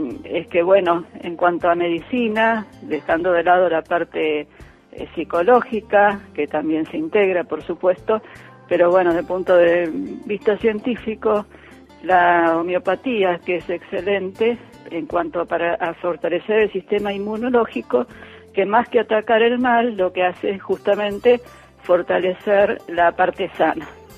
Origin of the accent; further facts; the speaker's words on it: Buenos Aires, Argentina; de Buenos Aires.